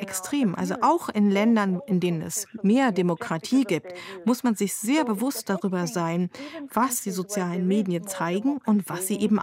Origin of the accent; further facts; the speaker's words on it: Turkey; also born or lived in Strasbourg, France; Ich bin in Frankreich geboren worden, in Straßburg. Und als meine Eltern sich getrennt haben, ist mein Vater in Frankreich geblieben und meine Mutter ist mit mir in die Türkei gegangen. Das war ihr Heimatland. Für sie war es die Heimat. Für mich war es ein fremdes, ein neues Land.